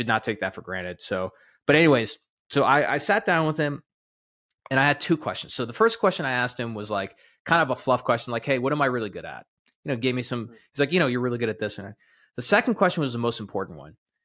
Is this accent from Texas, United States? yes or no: yes; Texas, United States; I was doing door to door sales in the Texas heat in a suit, calling on doctor's offices in my hometown.